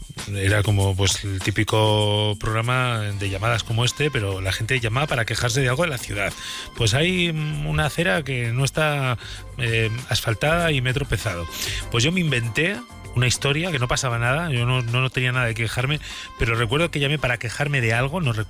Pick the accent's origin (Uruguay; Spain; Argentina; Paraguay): Spain; Castile and León; now in Canary Islands, Spain; De mi tierra, Castilla y León, vamos.